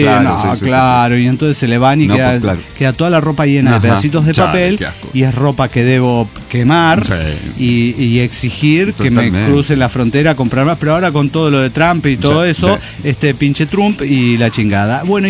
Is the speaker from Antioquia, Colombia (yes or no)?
yes; Medellín, Antioquia, Colombia; de Medellín, Colombia.